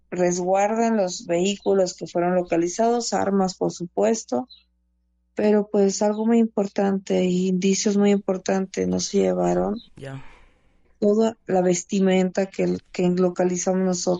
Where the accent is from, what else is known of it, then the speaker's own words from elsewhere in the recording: Sonora, Mexico; Llego con un colectivo de Sonora, yo soy originaria de Sonora